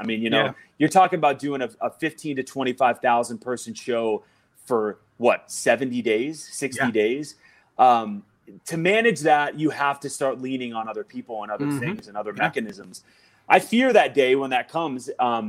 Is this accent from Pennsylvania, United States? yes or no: yes; Pittsburgh, Pennsylvania, United States; like to see it in my hometown, like with my people and our, you know, I don't want to say my community, but like the community of the Pittsburgh music scene is enough for me to have a great time.